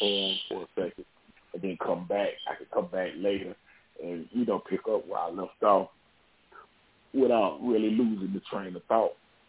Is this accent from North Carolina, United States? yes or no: yes; Charlotte, North Carolina, United States; my grandparents was living, in the country and in my Holland, and I was growing up in Charlotte. And so I was, you know, growing up in the hood in Charlotte and whatever.